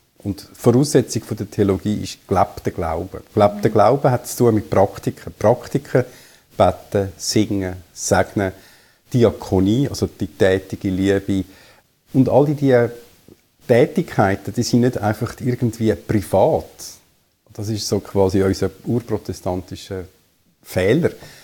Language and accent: German; Zurich, Switzerland; Ich bin aufgewachsen im Zürich-Unterland, dort auch in die Schule gegangen und habe dann studiert in Basel, in Los Angeles und Zürich.